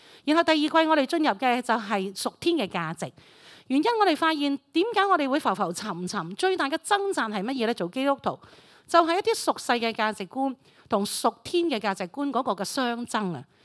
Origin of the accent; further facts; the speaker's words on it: Hong Kong; 其實我哋香港人就好明嘅